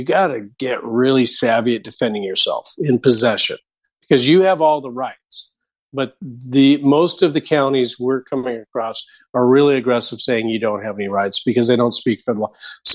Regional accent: Hawaii, United States; We're Hawaiians. But it does not negate the fact that why am I paying taxes? Why am I paying rent if I'm Hawaiian?

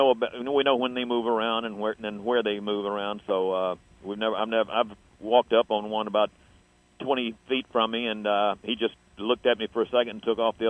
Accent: Marianna, Florida, United States; now in Ocala, United States; I'm from Florida originally, from Mariana, which is in northwest Florida.

